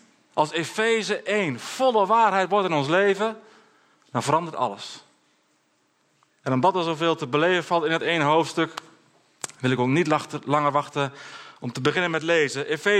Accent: Drenthe, Netherlands; also born or lived in Hengelo; ik ben een Drent, dus dat is ook wel fijn, hè? Drent en Twente, dat matcht wel een beetje. Ik heb hier ook een paar jaar gewoond.

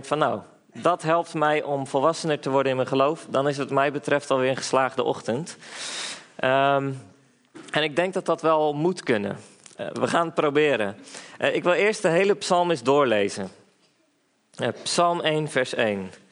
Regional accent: South Holland, Netherlands; Ik kom uit Zuid-Holland. Ik ben 24 jaar oud

